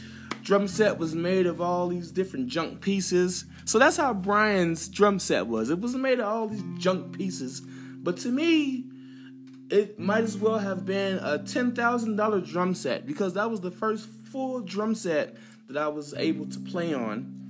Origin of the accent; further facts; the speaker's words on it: Dayton, Ohio, United States; also born or lived in Virginia Beach; I'm from Dayton, Ohio, which is 90% black, where I'm from. My school was 90% black, and my neighborhood was 95% black. But when we moved to Virginia Beach